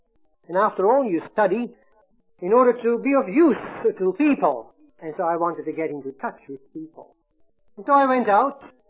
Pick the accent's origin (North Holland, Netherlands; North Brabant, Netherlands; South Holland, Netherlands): North Holland, Netherlands; Amsterdam; now in South Africa; I'm not a South African by birth. South African citizen indeed, but not by birth. I come from Holland, from Amsterdam. And I'm also a Catholic, Roman Catholic, if you like, and I'm a Catholic priest.